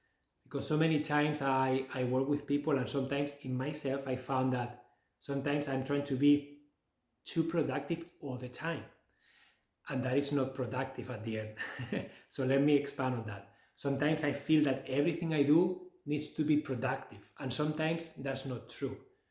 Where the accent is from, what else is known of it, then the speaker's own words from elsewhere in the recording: Barcelona, Catalonia, Spain; also born or lived in Canada; I am originally from Barcelona, but I have been living in Canada for the last 10 years.